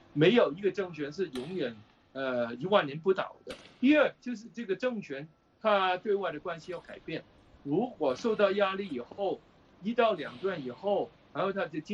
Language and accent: Chinese; Guangdong, China; 就变成我们广东人说的那种糖水滚糖鱼